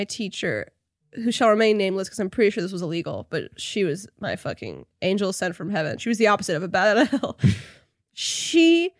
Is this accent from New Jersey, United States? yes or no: no; Washington, United States; A remote island off the coast of Washington State.